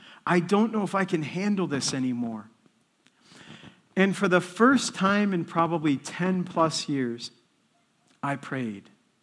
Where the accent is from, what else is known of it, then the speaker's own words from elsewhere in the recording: Detroit, Michigan, United States; I grew up in Detroit, and it was a decent part of Detroit. It's not bad.